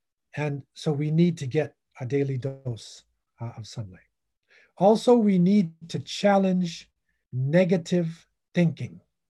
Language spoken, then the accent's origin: English; New England, United States; when I was young, growing up in New England.